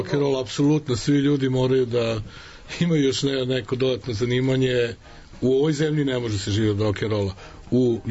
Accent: Arilje, Šumadija and Western Serbia, Serbia; Mi iz Arilja.

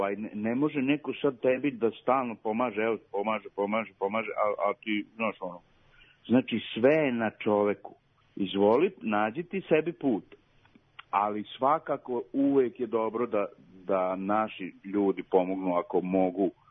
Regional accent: Serbia; now in United States; Ja sam Srbin, pravoslavac iz Srbije, koji živi u Americi.

